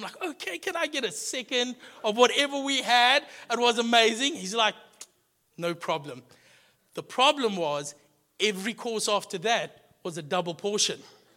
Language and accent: English; Secunda, Mpumalanga, South Africa; So my wife and I, we're not originally from the Cape. We only here about 6 years. And we come from the Highveld, a small town called Secunda.